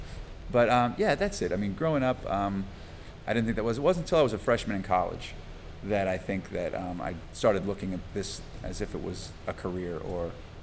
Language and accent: English; Pittsburgh, Pennsylvania, United States; from Pittsburgh.